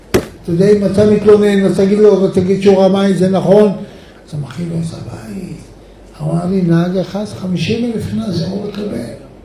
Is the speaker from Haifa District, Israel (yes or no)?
no; Holon, Tel Aviv District, Israel; אני לא גדלתי את זה, אני גדלתי בחולון.